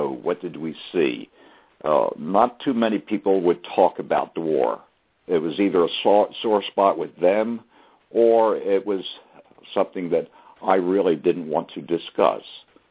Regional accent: Philadelphia, Pennsylvania, United States; When I would come home on leave to my hometown of Philadelphia, there I would connect with family and friends

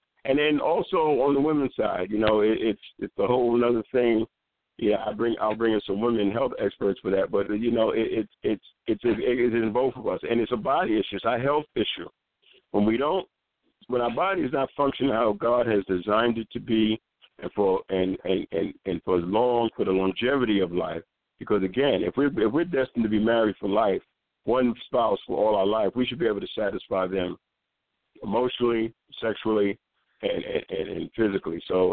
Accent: New York, United States; I know I'm originally from New York.

